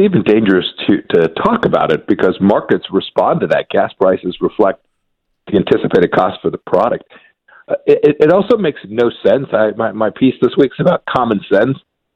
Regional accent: Kansas, United States; In places like my home state of Kansas, there were school board incumbents who lost because they had lost their way.

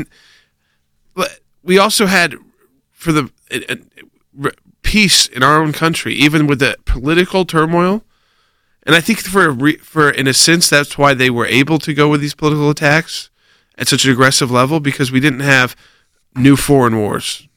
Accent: United States; that's the scariest thing to me as an American.

